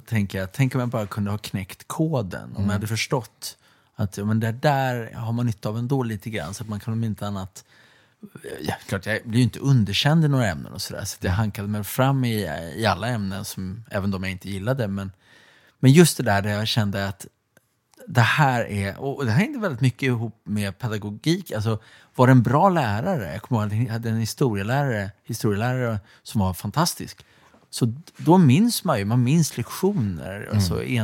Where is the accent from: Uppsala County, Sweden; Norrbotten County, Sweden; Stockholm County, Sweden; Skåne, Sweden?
Uppsala County, Sweden; Uppsala; Jag är född och uppvuxen i Uppsala, men precis. Mina föräldrar kom från Ludvika